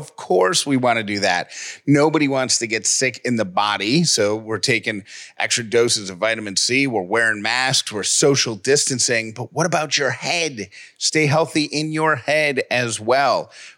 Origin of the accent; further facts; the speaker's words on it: Syracuse, New York, United States; So when I was a kid growing up in Syracuse, New York, they used to do a treasure hunt every year.